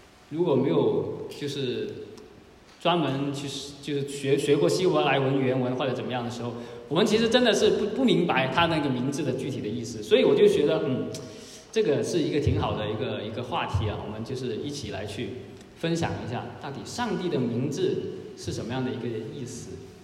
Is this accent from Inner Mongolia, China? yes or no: no; Guangdong, China; 就像我们广东人，我们叫那个出租车，我们叫的士